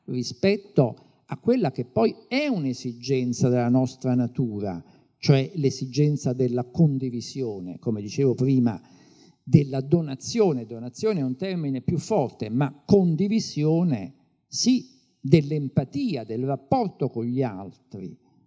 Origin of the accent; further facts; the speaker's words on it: Naples, Campania, Italy; Io, per esempio, sono napoletano, a Napoli